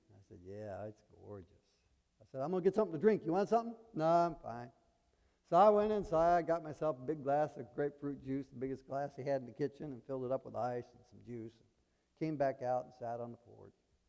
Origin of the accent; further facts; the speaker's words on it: the South, United States; Dad had 6 kids. Now, we're from the South, but he did not need help in the fields.